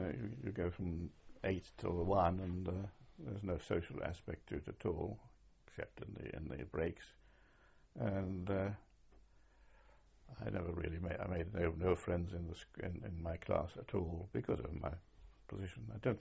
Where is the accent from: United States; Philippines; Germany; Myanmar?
Germany; English is a second language; Well, of course, I was overwhelmed because I couldn't speak English.